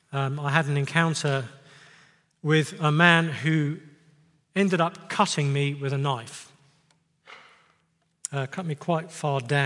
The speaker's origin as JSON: {"language": "English", "region": "England", "country": "United Kingdom", "said": "I'm English. We don't do things like that."}